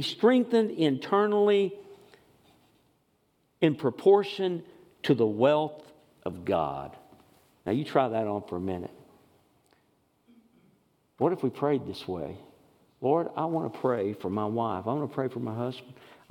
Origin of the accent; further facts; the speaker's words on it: Texas, United States; You know, growing up in East Texas, there was a saying, I remember people saying, well, that's about as shallow as a cow track.